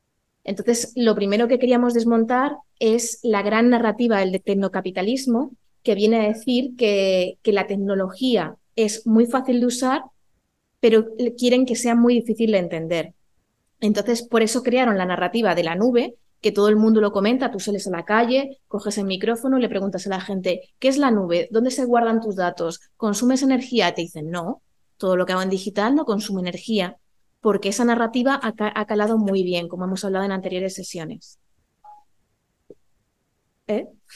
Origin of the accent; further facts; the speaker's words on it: Castilla-La Mancha, Spain; porque ambos somos manchegos